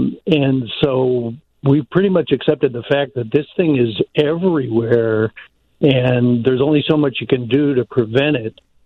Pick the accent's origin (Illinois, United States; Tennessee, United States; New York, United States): Illinois, United States; Wheaton; now in Seattle, United States; Yeah, I grew up in Wheaton, but have lived out here for a long time